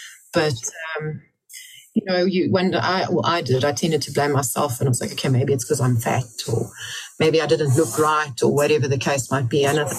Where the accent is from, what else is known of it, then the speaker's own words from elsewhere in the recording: England, United Kingdom; I'm English by birth. My husband is Afrikaans, so we speak both languages at home.